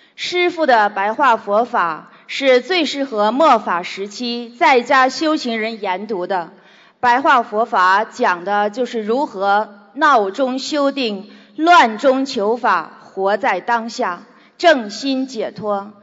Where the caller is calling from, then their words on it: Dubai, United Arab Emirates; 我来自中东迪拜心灵法门共修组。